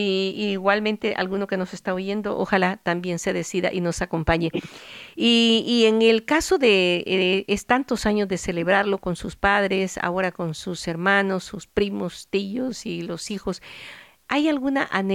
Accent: Aguilares, San Salvador, El Salvador; en Aguilares, allá en mi pueblito

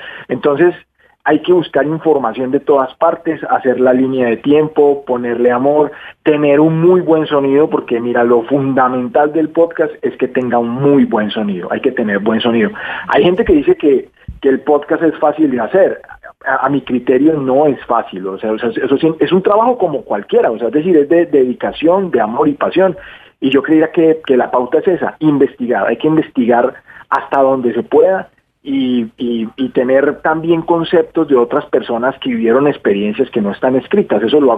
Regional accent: Villavicencio, Meta, Colombia; Déjenme saludar a la gente de Villavicencio, mi tierra.

